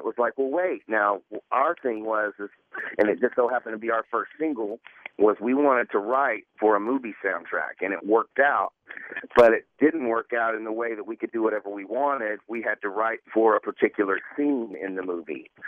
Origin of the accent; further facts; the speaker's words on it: Oklahoma City, Oklahoma, United States; here we're all from Oklahoma City. And so we're living on the East Coast with this huge hit